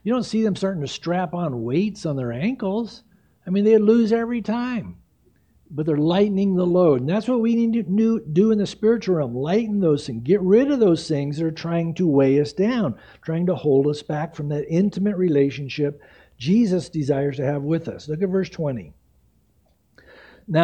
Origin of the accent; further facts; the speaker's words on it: San Diego, California, United States; We grew up together in San Diego, played ball together in high school and college and all